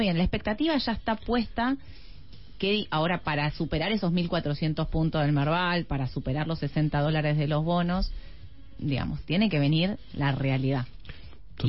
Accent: Argentina; como argentinos

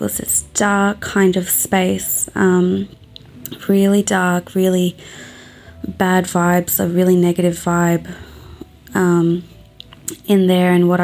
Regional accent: Australia; I'm from Australia.

